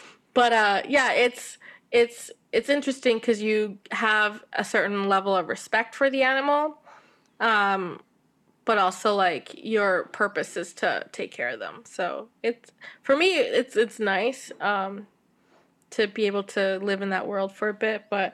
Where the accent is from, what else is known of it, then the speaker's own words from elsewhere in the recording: Canada; also born or lived in Kenya / Switzerland; I was born in Kenya, and then I lived in Switzerland until I was six before coming to Canada.